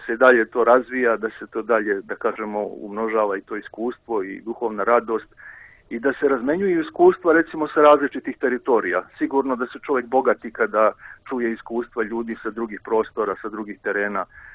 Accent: Užice, Šumadija and Western Serbia, Serbia; ja sam isto tu sveštenik, došao sam iz Užica, da kažem, isto sam iz Srbije ovdje

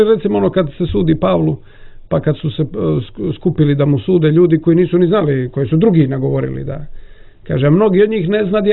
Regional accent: Cetinje, Montenegro; recimo kod nas u Staroj Crnoj Gori imate šale između Cuca, Čevljana, Čeklića, Njeguša

